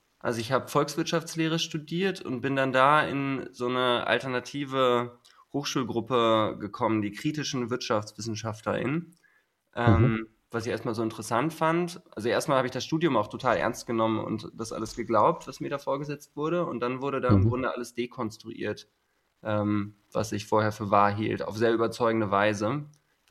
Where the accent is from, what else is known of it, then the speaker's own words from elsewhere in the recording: Hannover, Lower Saxony, Germany; moved away as an adult; now in Berlin, Germany; ich komme aus Hannover ursprünglich, bin dann nach Berlin gezogen